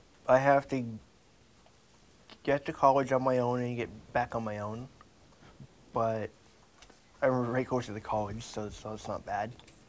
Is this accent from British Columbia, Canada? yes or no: yes; Coquitlam, British Columbia, Canada; I'm from Coquitlam, pretty much.